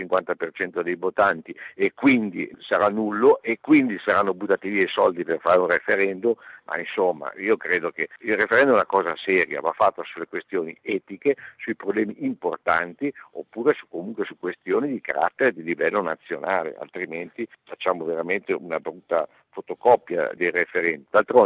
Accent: Piedmont, Italy; mi sembra assurdo che io piemontesi, una regione che non ha il mare

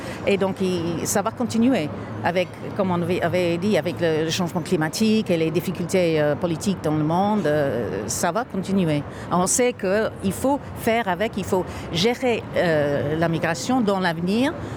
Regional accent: United Kingdom; French is a second language; now in Belgium; anglaise aussi, mais aussi j'habite en Belgique.

